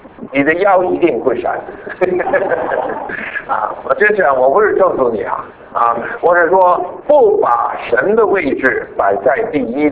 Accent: Beijing, China; 我跟我弟弟呢是在北京长大的。我到北京的时候呢是5岁，但是我弟弟呢大概只有2岁

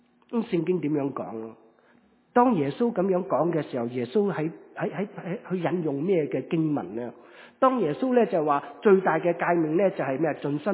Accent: Dongguan, Guangdong, China; 我是东莞人嚟嘅，咁我哋在座咧有潮州人啊

